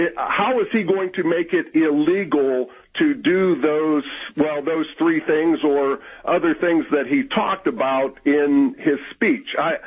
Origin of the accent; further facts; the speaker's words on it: Pennsylvania, United States; I'm a hick from Western Pennsylvania, and I'm also a centrist.